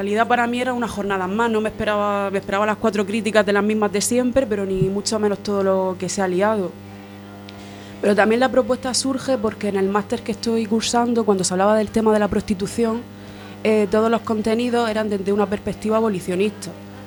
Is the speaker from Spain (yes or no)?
yes; Murcia, Region of Murcia, Spain; De Murcia.